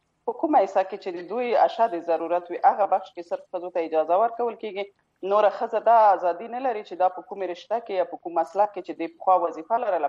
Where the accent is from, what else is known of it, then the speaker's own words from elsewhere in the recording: Afghanistan; moved away as an adult; د ما تقریبا دوه میاشتې کېږي چې زه د افغانستان راوتلې یم،